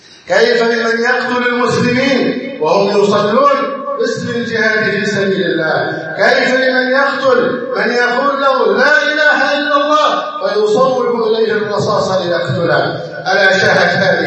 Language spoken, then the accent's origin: Arabic; Egypt; اللهم احفظ بلدنا مصر، اللهم احفظ مصر